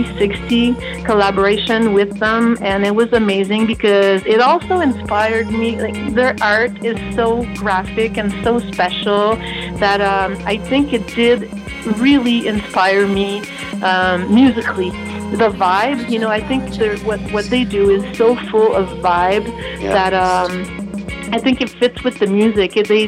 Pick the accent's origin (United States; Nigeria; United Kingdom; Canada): Canada; Quebec; born there; I was born in Quebec but my family's not from here, it kind of puts me in a global, you know, kind of position where home is everywhere.